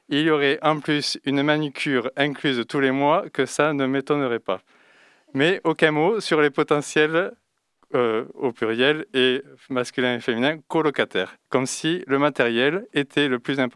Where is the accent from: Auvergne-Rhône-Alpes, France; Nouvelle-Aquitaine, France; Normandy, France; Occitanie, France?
Occitanie, France; Je vais juste dire adieu, donc qui est au revoir en occitan, ma région d'origine